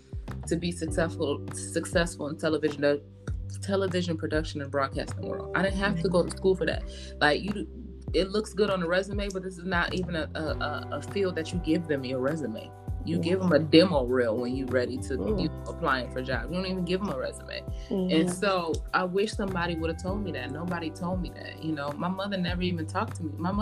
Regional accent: Michigan, United States; I mean, I did go away because I'm from Michigan, but I went to school in Minnesota

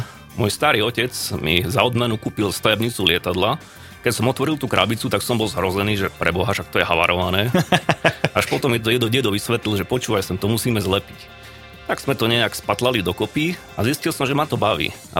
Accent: Košice, Košice Region, Slovakia; Ono to začalo už v detstve. Ja pochádzam z východu, z Košic, kde je veľká letecká tradícia.

